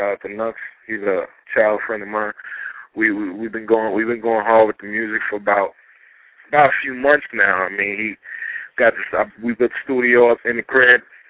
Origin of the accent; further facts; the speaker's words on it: New York, United States; I'm from Rockin', New York. I'm from Rockin' right over the Tappan Zee Bridge, 20 minutes